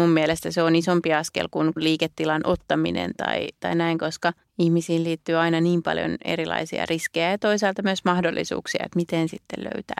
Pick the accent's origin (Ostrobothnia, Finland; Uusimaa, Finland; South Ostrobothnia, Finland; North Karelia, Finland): Uusimaa, Finland; Espoo; Et mä oon itse Tapiolasta kotoisin, niin sitten on kiva katsella näitä ikään kuin omia lapsuuden maisemia